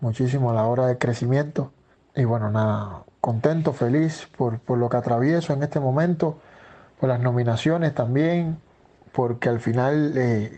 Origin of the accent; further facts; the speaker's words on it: Cuba; al final nosotros todos somos cubanos y al final salimos de un mismo lugar